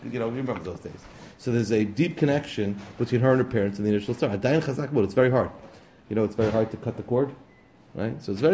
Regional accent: Brooklyn, New York, United States; But, you know, I grew up in Brooklyn. Everybody went to the park.

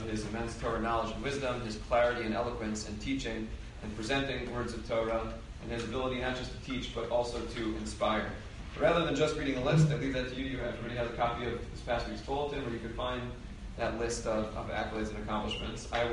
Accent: Woodmere, New York, United States; has most recently made his home in my hometown, in Woodmere, and he has made his imprint on the shul that I grew up in the Young Israel of Woodmere.

